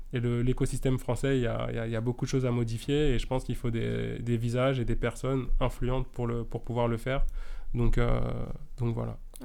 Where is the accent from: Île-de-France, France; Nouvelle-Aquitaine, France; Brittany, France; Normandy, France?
Île-de-France, France; Paris; je suis parisien. J'ai grandi dans le 15e.